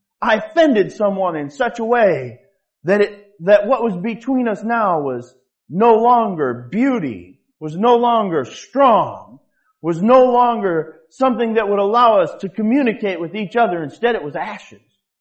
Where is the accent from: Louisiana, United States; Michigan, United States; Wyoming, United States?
Michigan, United States; I grew up in Michigan.